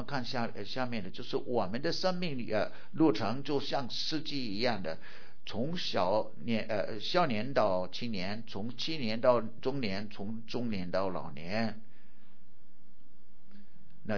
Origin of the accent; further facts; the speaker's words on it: United States; Chinese is a second language; 因为我本来是美国土生土长的